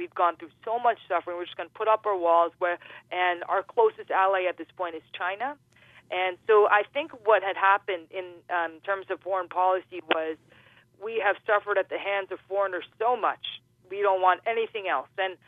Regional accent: Canada; born there; I myself born in 1981 in Canada, so I personally did not experience this growing up in Canada.

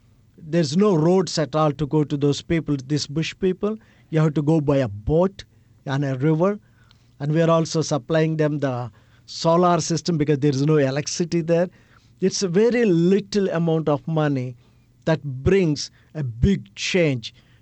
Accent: India; English is a second language; One of the poorest countries that I have seen as an Indian.

